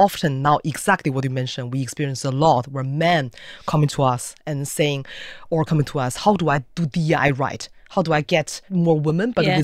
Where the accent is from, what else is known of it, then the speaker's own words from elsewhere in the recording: India; I'm an Indian man